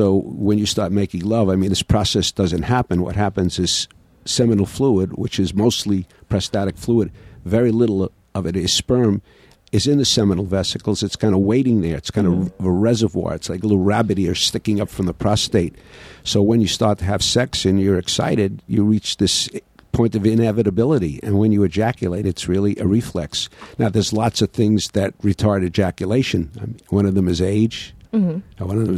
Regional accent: Brooklyn, New York, United States; born there; Well, the most important thing about me is I was born in Brooklyn.

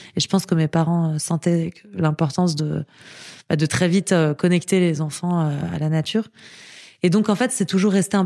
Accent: Paris, Île-de-France, France; also born or lived in Grasse; Enfin, on était beaucoup à Grasse, au sud de Grasse, dans le sud de la France. Mais sinon, j'étais à Paris.

